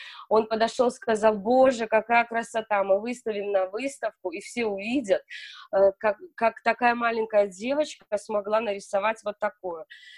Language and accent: Russian; Belarus; moved away as an adult; now in Luxembourg; Я из Белоруссии. Жила в Белоруссии до 28 лет. Потом приехала к приятельнице на свадьбу сюда.